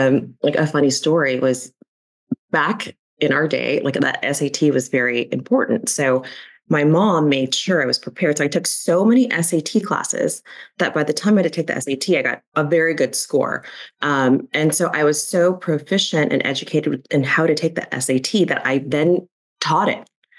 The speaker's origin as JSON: {"language": "English", "town": "Lincoln Heights", "region": "California", "country": "United States", "tie": "born or raised there", "said": "In Lincoln Heights, California. And, you know, there's a lot of crime."}